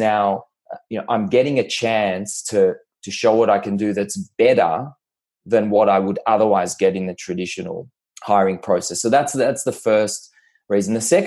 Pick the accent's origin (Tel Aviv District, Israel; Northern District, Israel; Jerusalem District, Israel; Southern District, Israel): Tel Aviv District, Israel; Tel Aviv; moved away as an adult; now in Melbourne, Australia; A lot of years ago, I moved from Tel Aviv to Melbourne. And when I was living in Israel, I served in the military and I went to the best school in the country